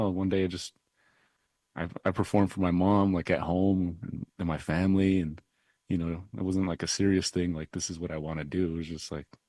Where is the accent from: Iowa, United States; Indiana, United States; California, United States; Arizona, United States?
Arizona, United States; Chinle; born or raised there